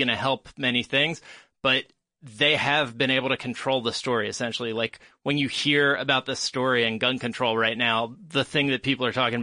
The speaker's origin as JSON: {"language": "English", "country": "United States", "said": "I mean, I like freedom and I'm from America."}